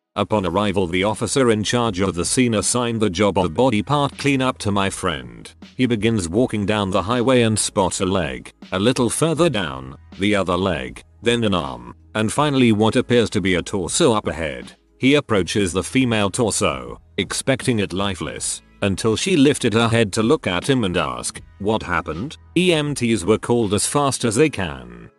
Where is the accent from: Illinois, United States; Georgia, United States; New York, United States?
New York, United States; My hometown is in upstate NY, and a lot of people from New Jersey or Nick would come up in the winter to snowmobile